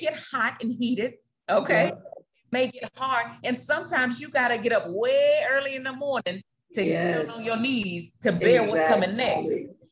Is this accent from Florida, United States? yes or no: yes; Florida, United States; Let me tell you, I'm from Florida.